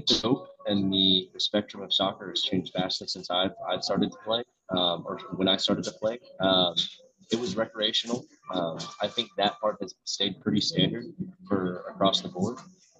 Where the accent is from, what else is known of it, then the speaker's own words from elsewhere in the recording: Dallas, Texas, United States; born and raised in Dallas, Texas.